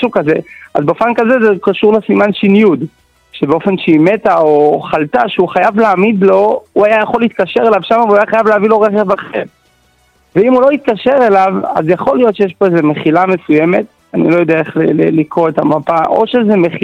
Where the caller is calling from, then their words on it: Jerusalem, Jerusalem District, Israel; מירושלים.